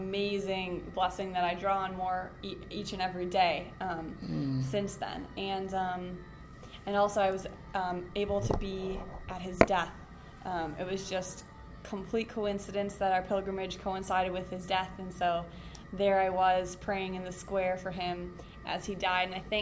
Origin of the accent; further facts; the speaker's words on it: Milwaukee, Wisconsin, United States; I'm from Milwaukee, Wisconsin.